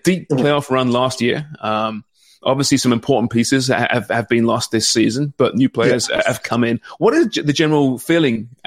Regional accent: England, United Kingdom; I say that as an Englishman, right?

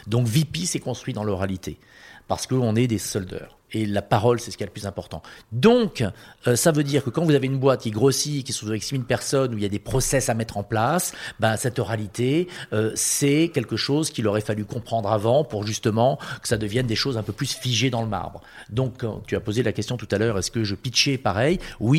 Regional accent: Marseille, Provence-Alpes-Côte d'Azur, France; vous le savez, je suis marseillais

